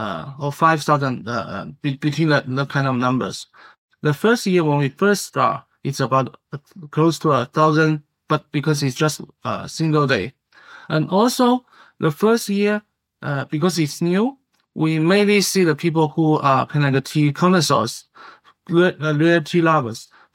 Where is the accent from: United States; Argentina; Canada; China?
China; because I'm from China. We know it has a rich tea history in my hometown.